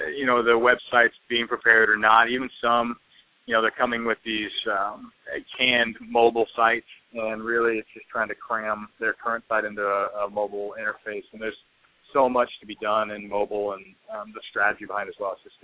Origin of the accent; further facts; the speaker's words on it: Idaho, United States; I grew up in North Idaho, and funny enough, about 2 hours south of Canada and 4 hours in from Seattle.